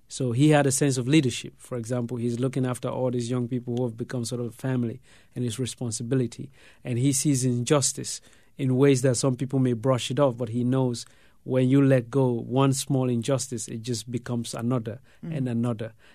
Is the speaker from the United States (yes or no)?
no; Sierra Leone; first language Mende; English is a second language; I speak some languages in Sierra Leone, in particular Mende, which is my mother tongue.